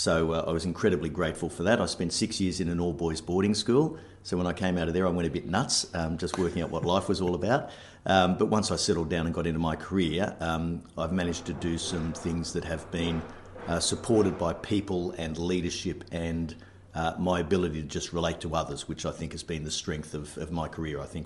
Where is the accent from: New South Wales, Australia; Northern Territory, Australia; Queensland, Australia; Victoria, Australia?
New South Wales, Australia; Sydney; I was brought up in Sydney, Australia.